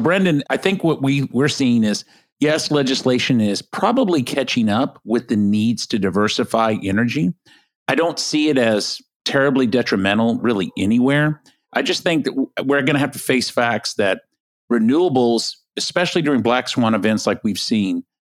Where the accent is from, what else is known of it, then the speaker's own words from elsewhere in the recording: Texas, United States; also born or lived in Canada; Because I'm from Texas.